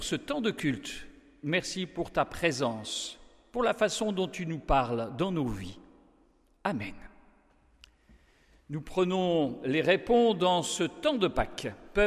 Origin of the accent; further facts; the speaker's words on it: France; Mes racines, c'est aussi la Hollande. Je suis d'origine hollandaise, même si je suis né en France et j'y ai toujours vécu.